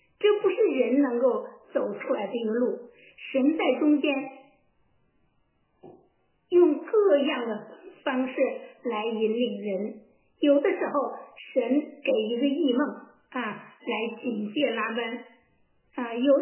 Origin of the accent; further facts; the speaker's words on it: China; 那么而恰恰我们都是来自中国的